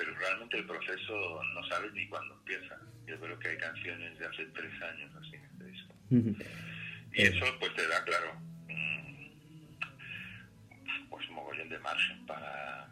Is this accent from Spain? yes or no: yes; Galicia, Spain; los gallegos de verdad, somos gallegos